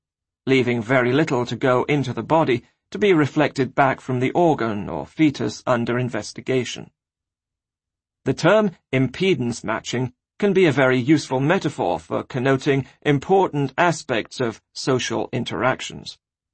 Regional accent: England, United Kingdom; I grew up in houses in England with DC electricity

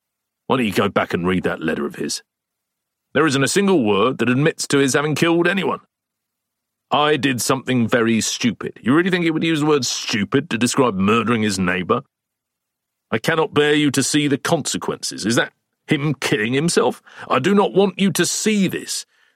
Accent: Frinton, East of England, United Kingdom; I was brought up in Frinton, and it was just the same.

